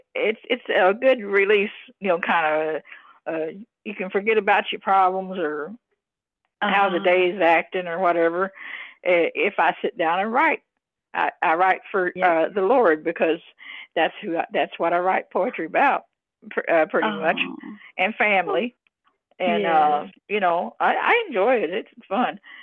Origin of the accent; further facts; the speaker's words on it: Malden, Missouri, United States; also born or lived in Bloomfield; I was born in Bloomfield, Missouri, and I was raised in Malden, Missouri, which is a big town compared to Bloomfield.